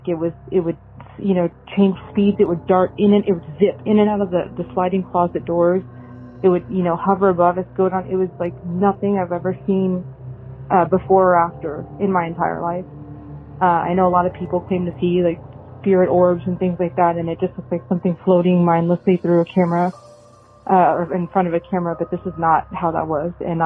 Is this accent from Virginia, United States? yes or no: no; Austin, Texas, United States; I'm from Austin, Texas, but this ghost story actually happened in Manor, Texas.